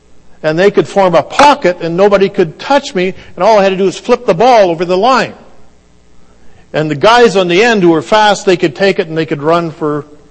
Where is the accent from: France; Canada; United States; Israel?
Canada; Saskatchewan; passport you were born in Canada. I said, that's right. He said, where in Canada? And I told him, oh, I'm from Saskatchewan too, he said.